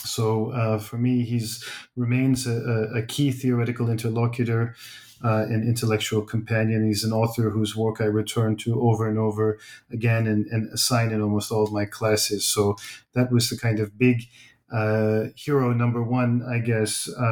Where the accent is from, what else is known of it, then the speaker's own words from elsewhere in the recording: United States; also born or lived in Turkey; My parents moved here. I was born in the States, but my whole life was back and forth.